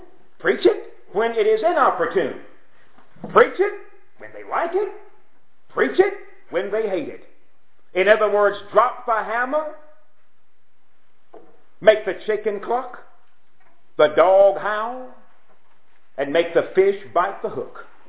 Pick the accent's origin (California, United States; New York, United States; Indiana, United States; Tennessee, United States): Tennessee, United States; Pulaski; I was taught back home, my hometown is Pulaski, Tennessee, and I was taught that I was genetically engineered to eat it.